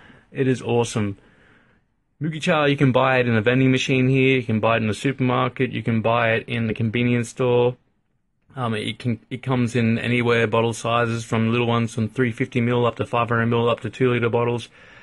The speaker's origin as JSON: {"language": "English", "country": "Australia", "said": "I'm an Australian, and we drink a lot of water."}